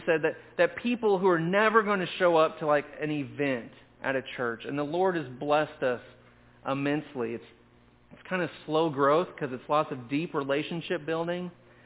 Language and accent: English; Cape Girardeau, Missouri, United States; my hometown of Cape Girardeau. We just call it Cape G, in southeast Missouri, right in the middle of the Bible Belt.